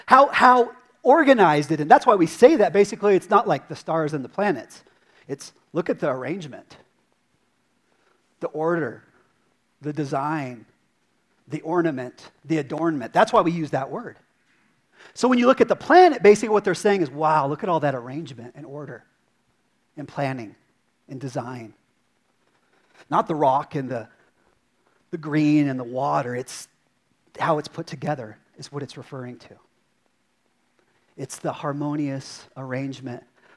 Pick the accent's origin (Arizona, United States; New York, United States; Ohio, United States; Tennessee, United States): Arizona, United States; Prescott Valley; accent: Prescott Valley; This is my Prescott Valley accent, so forgive me, Bible scholars.